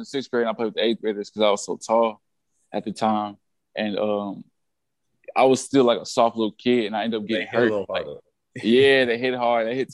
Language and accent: English; Frankfort, Illinois, United States; So I'm from a suburb called Frankfort. I grew up in Frankfort, Illinois.